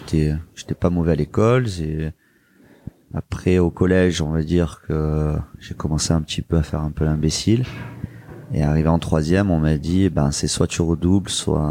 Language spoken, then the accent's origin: French; Marseille, Provence-Alpes-Côte d'Azur, France; Alors, moi, je suis né et j'ai grandi à Marseille.